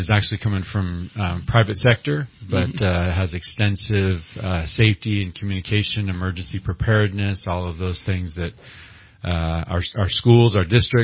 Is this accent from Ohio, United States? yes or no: no; Red Bluff, California, United States; also born or lived in Crescent City; I'm a Crescent City kid. Moved to Red Bluff when I was four, so I consider my hometown to be Red Bluff.